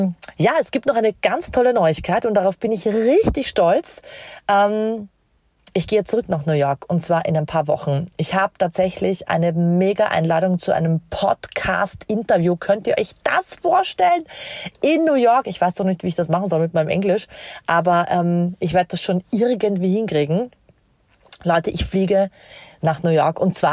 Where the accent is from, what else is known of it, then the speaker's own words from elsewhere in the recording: Vienna, Austria; now in Munich, Germany; ich bin aus Wien